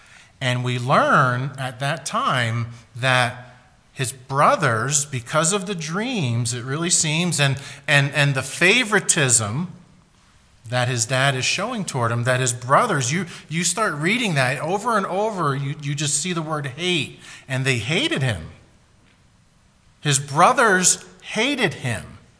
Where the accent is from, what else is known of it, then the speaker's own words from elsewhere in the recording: Pennsylvania, United States; We are from Pennsylvania, and we are just about an hour northwest outside of Philadelphia.